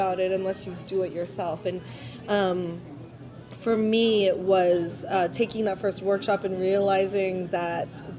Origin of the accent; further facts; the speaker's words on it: San Jose, California, United States; I grew up in San Jose, California.